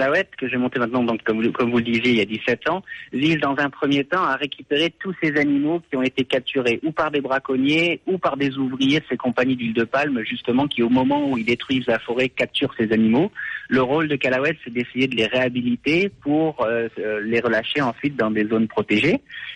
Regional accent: France; now in Indonesia; parce que je suis français

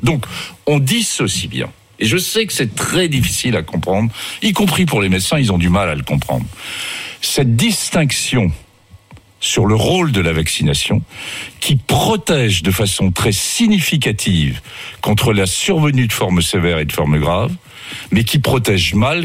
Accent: Auvergne-Rhône-Alpes, France; je suis originaire du Cantal, vous le savez. J'en connais dans le Cantal

